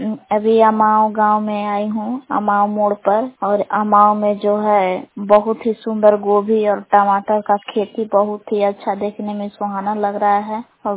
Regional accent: Bilong, Bihar, India; ग्राम belong जिला कैमूर बहुआ की निवासी हूँ।

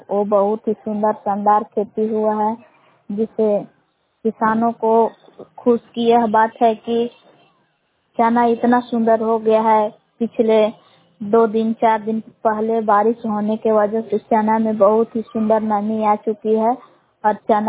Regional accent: Belan, Bihar, India; ग्राम बिलान जिला कैमूर भगवान के निवासी हूँ।

